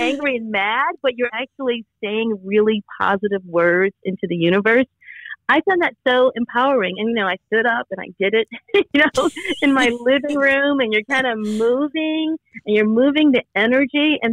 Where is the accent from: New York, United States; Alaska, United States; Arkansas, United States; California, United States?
New York, United States; Bronx; a personal essay about growing up in the South Bronx in the 70s